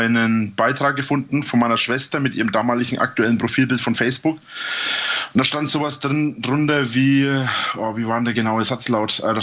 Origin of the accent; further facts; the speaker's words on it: Bavaria, Germany; Ich wohne ja in der Nähe von Nürnberg. Ich bin ja aus Franken.